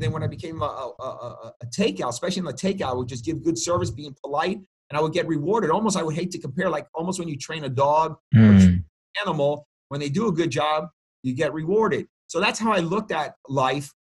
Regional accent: New York City, New York, United States; born there; They were in New York. I was born in the Bronx.

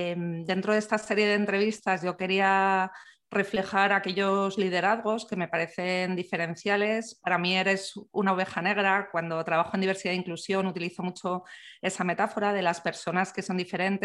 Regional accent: Bilbao, Basque Country, Spain; las dos somos de Bilbao.

